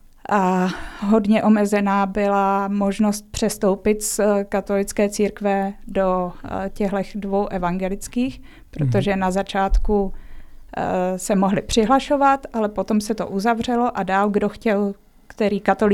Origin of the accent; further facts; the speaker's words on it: Hradec Králové Region, Czechia; který tam u nás v Orlických horách byl dost zásadní